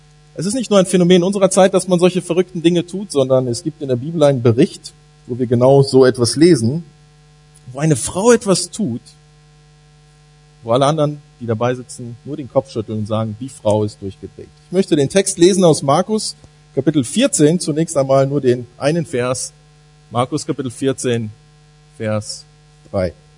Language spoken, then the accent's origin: German; North Rhine-Westphalia, Germany; now in Cologne, Germany; Ich komme aus Köln, bin dort Pastor in der evangelischen Freikirche. Bin ganz hier in der Nähe aufgewachsen, nämlich in Zwistal-Heimatsheim. Und habe vor 13 Jahren in Rheinbach mein Abitur gemacht.